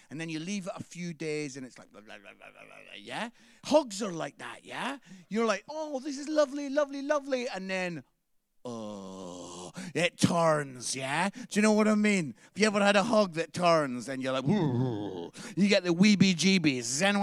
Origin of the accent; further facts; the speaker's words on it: Scotland, United Kingdom; It's good to be here. I am Scottish. I don't know if there's anyone else Scottish here.